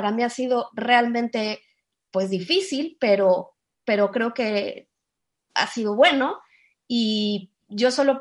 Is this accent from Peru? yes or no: no; Mexico; Yo estoy en México, yo soy mexicana y soy maestra de español hace poquito tiempo.